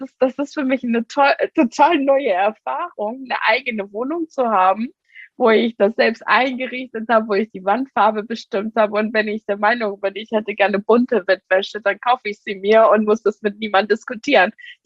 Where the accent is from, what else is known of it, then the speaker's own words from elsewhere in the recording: Iran; now in Germany; ich komme ja aus dem Iran und ich habe ja auch die doppelte Staatsbürgerschaft. Und ich sage, ich bin so froh, hier in Deutschland zu sein und hier in Deutschland zu leben.